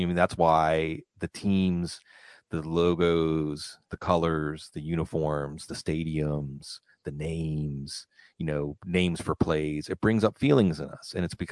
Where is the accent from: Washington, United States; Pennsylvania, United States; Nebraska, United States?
Pennsylvania, United States; Pittsburgh; So, I grew up in Pittsburgh, where I think the key to getting Pittsburghese is just like you're chewing gum